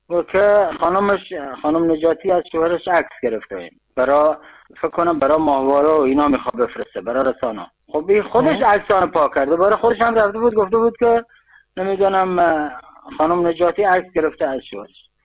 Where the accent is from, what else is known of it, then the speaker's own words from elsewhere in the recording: Iran; first language Luri; آهنگال لوری چون زبان مادری من زبان پدری من